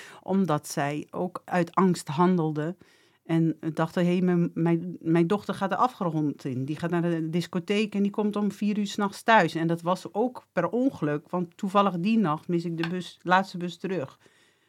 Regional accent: Winterswijk, Gelderland, Netherlands; Ik ben opgevoed in Winterswijk. Dat is echt de Achterhoek. Daar praten ze ook zo.

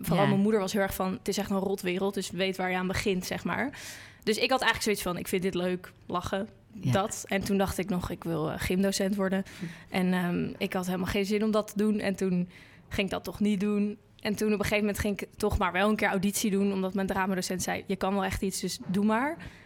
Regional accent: Amsterdam, North Holland, Netherlands; Dus ik ben enigszins kind en ik ben opgegroeid in Amsterdam-Oost.

